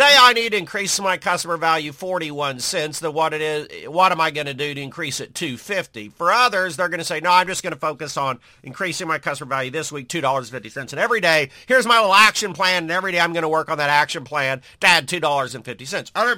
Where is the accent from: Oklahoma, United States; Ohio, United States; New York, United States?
Oklahoma, United States; Now, if this sounds highfalutin to you, and I'm from Oklahoma, excuse me